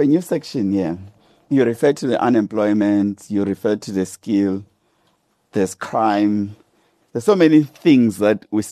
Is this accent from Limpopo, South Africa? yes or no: yes; Limpopo, South Africa; I come from Limpopo, where the classrooms have been flooded.